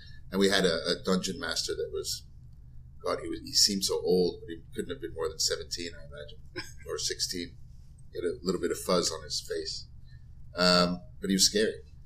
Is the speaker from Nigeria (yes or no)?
no; New York, United States; Growing up in New York, it was 3 or 4 months of the year where it's kind of cold, right? There's a lot of snow.